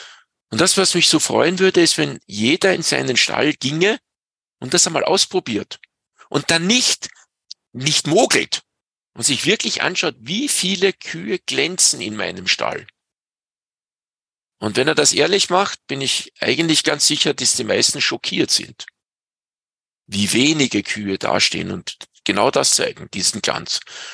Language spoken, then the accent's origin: German; Salzburg, Austria; Bei uns im Pinzgau heißt es, z'Maria Lichtmess dran die Kälbeln um.